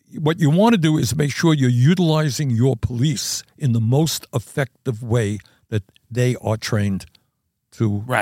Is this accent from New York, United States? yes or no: yes; New York City, New York, United States; My brother is 7 years older than I. We grew up here in New York City, Brooklyn.